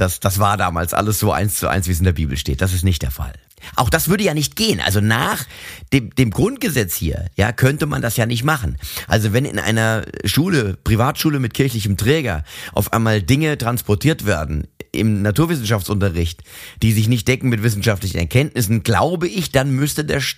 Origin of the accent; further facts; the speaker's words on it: Mainz, Rhineland-Palatinate, Germany; Bei uns in Mainz gibt es zwei Schulen, die kirchlich getragen, also es gibt mehr, aber da, wo ich war